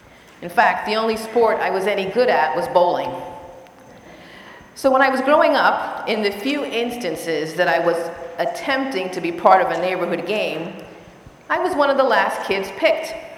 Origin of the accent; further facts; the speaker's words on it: Jersey City, New Jersey, United States; accent: Bronx; I grew up in a Puerto Rican family, in a white neighborhood in Jersey City, right after the race riots, when the city was very segregated.